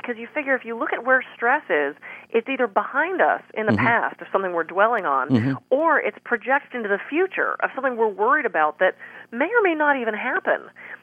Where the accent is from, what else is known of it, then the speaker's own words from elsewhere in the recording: East Coast, United States; You know, I'm from the East Coast originally. I talk fast, I walk fast, I eat fast.